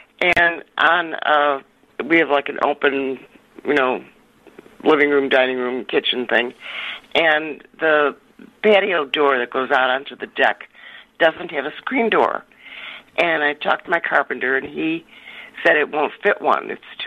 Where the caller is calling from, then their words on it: West Bend, Wisconsin, United States; West Bend.